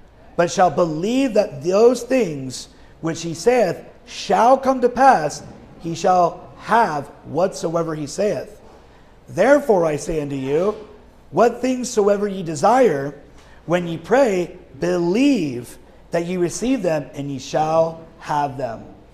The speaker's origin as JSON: {"language": "English", "region": "Hawaii", "country": "United States", "said": "Now, although I'm from Hawaii, I've not lived in Maui before"}